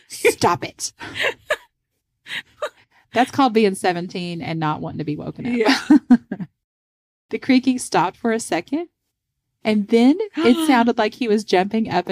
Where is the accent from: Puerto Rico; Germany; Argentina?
Puerto Rico; So I grew up in Puerto Rico, and there are several local legends about aliens and UFOs.